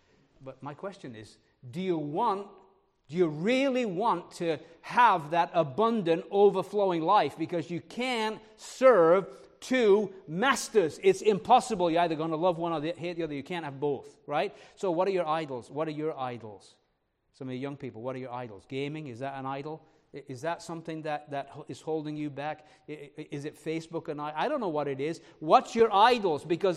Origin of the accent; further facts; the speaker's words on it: England, United Kingdom; I'm an Englishman. I like soccer.